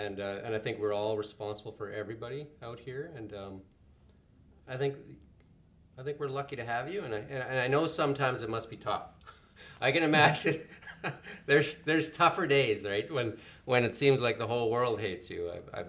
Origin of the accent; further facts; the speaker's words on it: Midway, British Columbia, Canada; I grew up in Midway, like we were talking about earlier, and we used to go to Penticton.